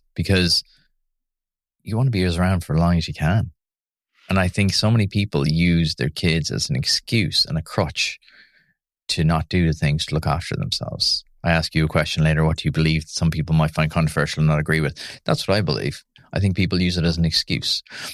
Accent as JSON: {"language": "English", "region": "Munster", "country": "Ireland", "tie": "born or raised there", "said": "Like, I grew up in Tip. It's a very traditional community."}